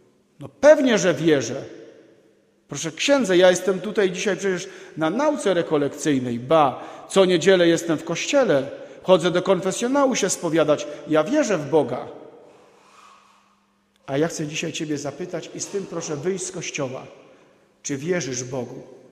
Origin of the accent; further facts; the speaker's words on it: Gdynia, Pomeranian Voivodeship, Poland; powiedziałem, że jestem z Gdyni, ale powiedziałem to z dumą.